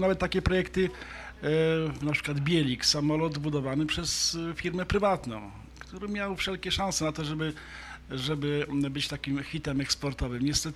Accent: Pińczów, Świętokrzyskie Voivodeship, Poland; born there; also born or lived in Kielce; był najpierw aeroklub taki obywatelski w Pińczowie. Ja tam się urodziłem w zasadzie, dopiero potem mieszkałem w Kielcach

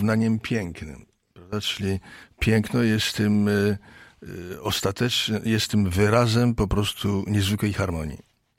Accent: Wieluń, Łódź Voivodeship, Poland; Dlatego, że się wychowałem w Wieluniu, gdzie rozpoczęła się II wojna światowa.

